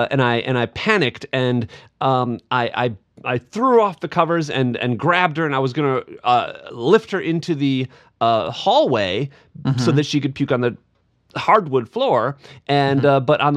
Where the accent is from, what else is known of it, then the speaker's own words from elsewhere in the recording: Lake Mills, Wisconsin, United States; Oh, she lives in Lake Mills, so my hometown.